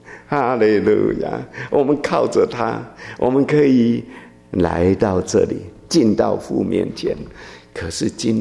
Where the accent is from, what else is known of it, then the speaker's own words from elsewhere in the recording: China; 如果我们中国人不能够彼此相爱，那别人为什么要来爱我们？